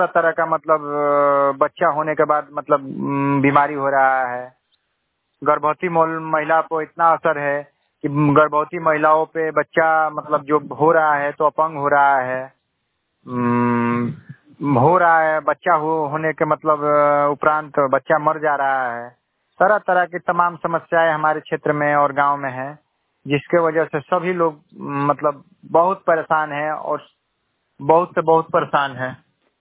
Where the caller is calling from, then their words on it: Bhikhu Kadera, India; और मैं भिक्षु कडेरा से रहने वाला हूँ।